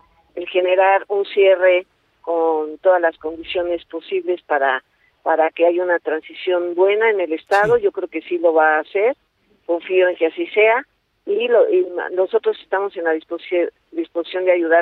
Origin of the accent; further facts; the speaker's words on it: Morelos, Mexico; soy de Morelos